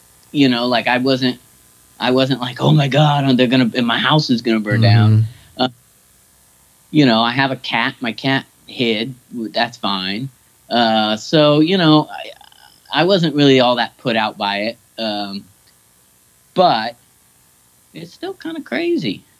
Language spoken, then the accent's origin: English; Kingsburg, California, United States; I grew up in Kingsburg, and every year they had it again too.